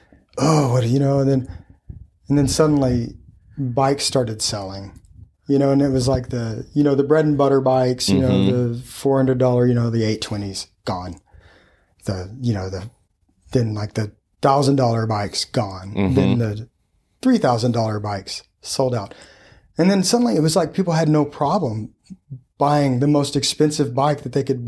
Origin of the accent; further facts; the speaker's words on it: Davis, Oklahoma, United States; now in Wisconsin, United States; where I'm at now is I live in Wisconsin. I was in Oklahoma, born and raised in Davis, Oklahoma.